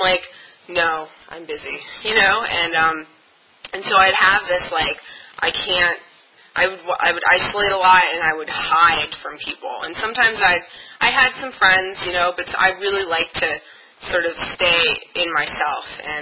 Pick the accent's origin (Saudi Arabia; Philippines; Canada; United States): United States; Washington, District of Columbia; And I'm a born and raised Washingtonian. I grew up on Capitol Hill.